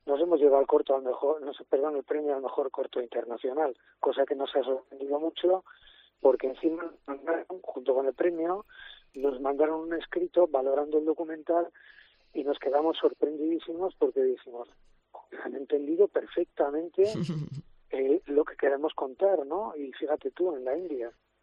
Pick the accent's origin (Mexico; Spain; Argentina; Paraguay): Spain; Bilbao, Basque Country; yo soy de Bilbao. Y Bilbao y Vizcaya es un crisol de personas venidas de todas partes de España y de otros países.